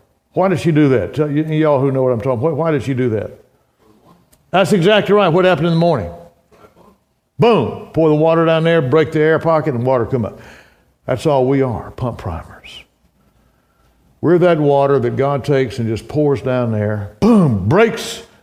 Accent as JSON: {"language": "English", "region": "Mississippi", "country": "United States", "tie": "born or raised there", "said": "I grew up in Mississippi. I had an aunt lived out in Mendenhall."}